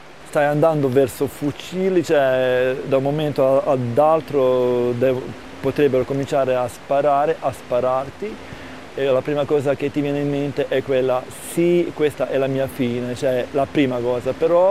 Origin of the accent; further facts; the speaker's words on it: Bosnia & Herzegovina; Italian is a second language; now in Italy; sono nato in Bosnia, cioè se non c'è più la Jugoslavia, quindi sono bosniaco e erzegovinese.